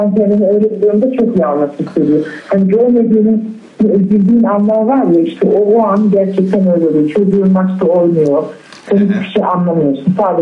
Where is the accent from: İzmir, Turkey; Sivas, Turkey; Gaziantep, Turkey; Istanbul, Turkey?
Gaziantep, Turkey; Ben 55 yaşındayım. Gaziantep'liyim.